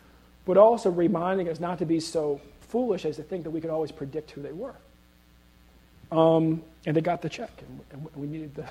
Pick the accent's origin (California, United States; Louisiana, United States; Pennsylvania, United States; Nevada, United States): California, United States; One's from St. Louis, one's from Chicago, you know, one's from New Orleans, I'm from California.